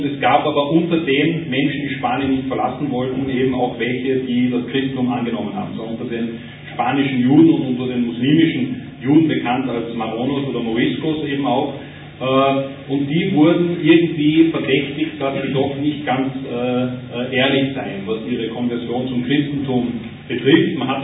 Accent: Linz, Upper Austria, Austria; in meiner alten Heimatstadt Linz

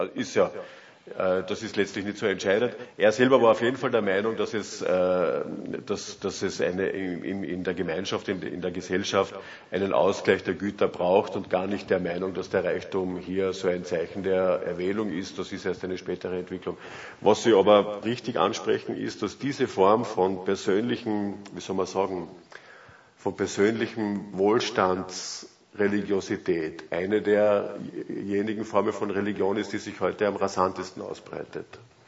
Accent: Carinthia, Austria; als Kärntner darf ich das sagen, mit unserer Landeshymne

